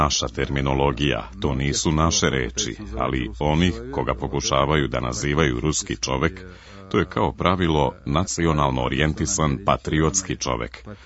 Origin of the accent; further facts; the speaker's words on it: Stavropol, Stavropol Krai, Russia; Njega su pre tri sedmice pozvali u Stavropolj, moj rodni grad na jugu Rusije